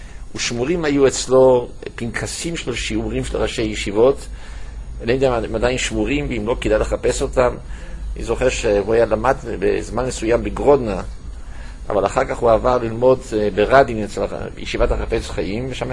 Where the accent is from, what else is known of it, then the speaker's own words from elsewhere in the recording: Jerusalem, Jerusalem District, Israel; בעולם הישיבות של ירושלים שגדלתי בו